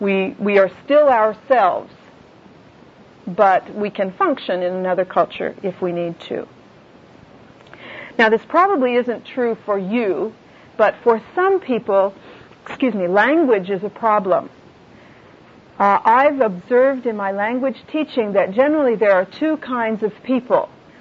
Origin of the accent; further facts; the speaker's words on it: United States; I am not Japanese. I am American.